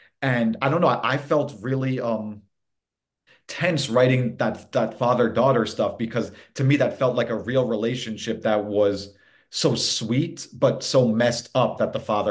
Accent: Manhattan, New York, United States; I grew up reading it. I grew up in Manhattan, and there was a paper on the breakfast table every morning.

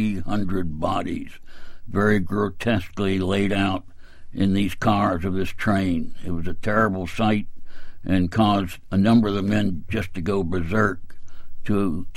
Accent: Florida, United States; I had never seen snow as I was raised in Florida

